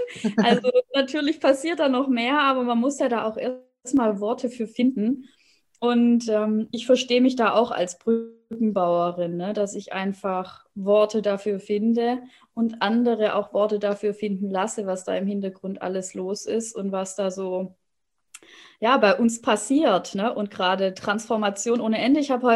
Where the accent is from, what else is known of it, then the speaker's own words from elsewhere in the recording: Baden-Württemberg, Germany; ich komme aus dem Schwabenland, aus einem kleinen Ort, wo es schon losgeht mit, was sollen denn bloß die anderen denken und Kind passt bloß auf, ne? Ungefähr so bin ich aufgewachsen.